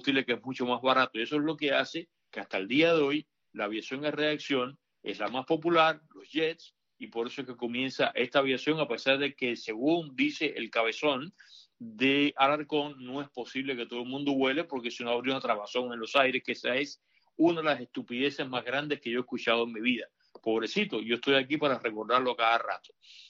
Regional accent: Marianao, Havana, Cuba; cuando yo nací y crecí ahí en Marianao, yo estaba todavía en los años 60, ahí en Cuba, esta Cuba de otro día, yo estaba rodeado de españoles.

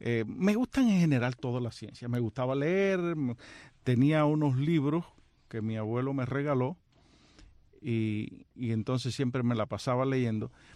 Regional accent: Banao, Sancti Spíritus, Cuba; born there; Nací en Santispíritus, Cuba, específicamente en Banao, que está a 17 kilómetros, esto es al sur de las montañas del grupo que se llama Guamuaya.

